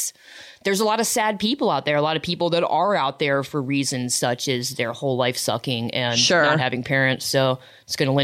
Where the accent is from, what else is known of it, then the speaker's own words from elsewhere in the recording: Memphis, Tennessee, United States; Memphis, Tennessee.